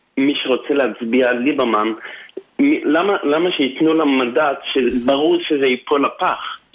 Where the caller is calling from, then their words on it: London, United Kingdom; אני מטלפן מלונדון, אני גר בלונדון.